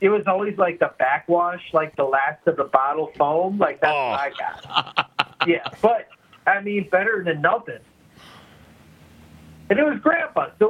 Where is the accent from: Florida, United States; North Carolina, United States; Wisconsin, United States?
Wisconsin, United States; West Bend; When I was probably elementary school, like fourth or fifth grade, I grew up in West Bend.